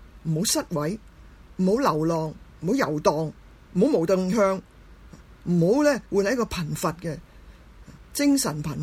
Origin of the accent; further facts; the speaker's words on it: Hong Kong; 咁但系其实咧，我哋香港人就其实好识过活噶。